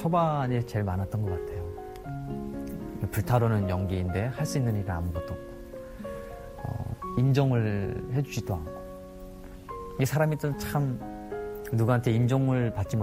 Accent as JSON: {"language": "Korean", "country": "North Korea", "tie": "born there", "said": "나는 왜 북한에서 태어났을까"}